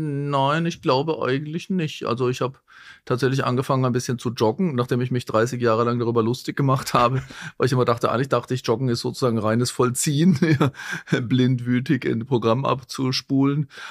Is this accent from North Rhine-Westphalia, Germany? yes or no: no; Baden-Württemberg, Germany; Ich bin im Schwarzwald aufgewachsen und wir sind halt immer, eigentlich so, kaum konnte man gehen, auf Skier gestanden.